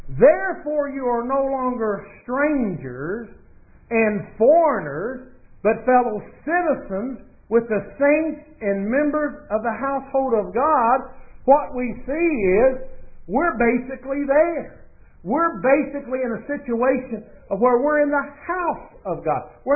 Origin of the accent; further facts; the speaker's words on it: Glasgow, Scotland, United Kingdom; born there; I was born in Glasgow, so I can talk to you folks, right?